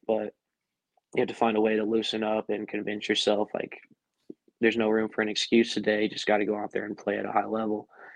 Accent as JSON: {"language": "English", "region": "Colorado", "country": "United States", "tie": "born or raised there", "said": "growing up in Colorado, Tulo was kind of the man"}